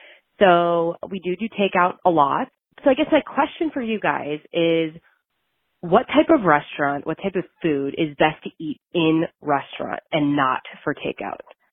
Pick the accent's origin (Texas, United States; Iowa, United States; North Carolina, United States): Iowa, United States; I'm from Iowa.